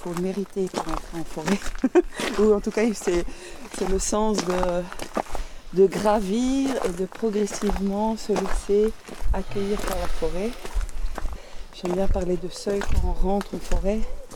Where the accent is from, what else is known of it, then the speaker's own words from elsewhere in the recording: Brittany, France; je suis un mélange puisque je suis bretonne et je suis d'origine allemande de l'Est, puisque ma mère était de l'ex-RDA. … donc voilà, une origine diversifiée, européenne.